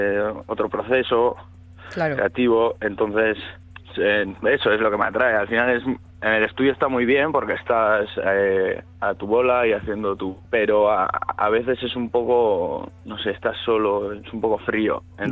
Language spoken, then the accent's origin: Spanish; Pasaia, Basque Country, Spain; Sí, soy de Pasay San Pedro.